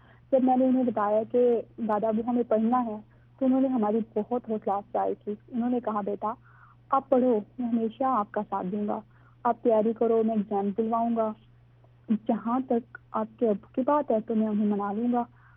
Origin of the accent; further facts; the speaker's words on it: Mailsi, Punjab, Pakistan; میں میلسی کی رہنے والی ہوں, میں 3rd year کی اسٹوڈنٹ ہوں.